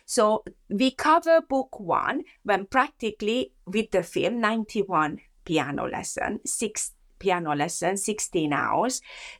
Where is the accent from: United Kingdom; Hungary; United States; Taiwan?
Hungary; Yes, and because I came from Hungary, and there is the musicality.